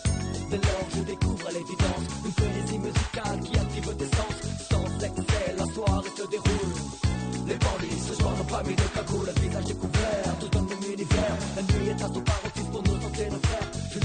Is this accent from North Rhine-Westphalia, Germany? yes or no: yes; North Rhine-Westphalia, Germany; accent: Kölsch; Ja, also ich spreche Kölsch und die anderen lernen das jetzt hier von mir.